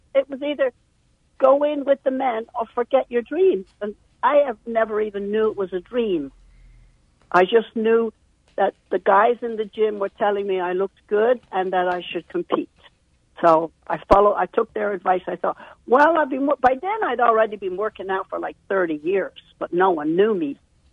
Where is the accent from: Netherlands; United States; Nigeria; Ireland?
Ireland; I'm from Ireland. I have 14 siblings.